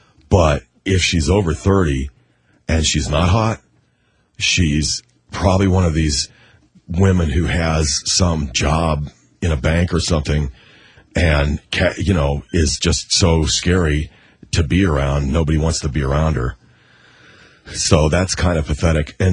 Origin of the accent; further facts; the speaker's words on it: Hermosa Beach, California, United States; I'm 28. I'm a telemarketer from Hermosa Beach, California.